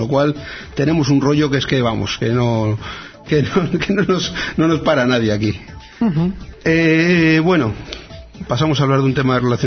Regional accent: Bilbao, Basque Country, Spain; O sea que somos villanos los de Bilbao, vamos.

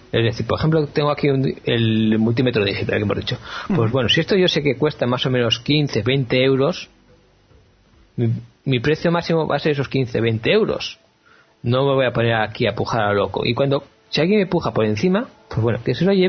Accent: Bilbao, Basque Country, Spain; soy de Bilbao, ¿vale? Y lo de Bilbao es lo que llevamos eso en el bolsillo.

